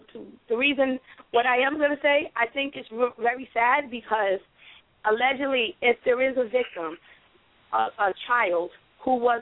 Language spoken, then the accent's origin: English; New York City, New York, United States; now in New Jersey, United States; I'm from New York City, okay? I was born in the Bronx, but I live in New Jersey.